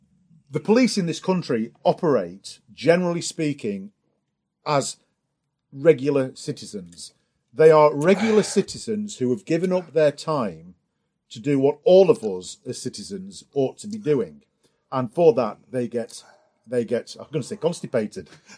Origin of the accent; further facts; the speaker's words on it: United Kingdom; well, of course, I'm British. In Britain, we don't tend to have guns.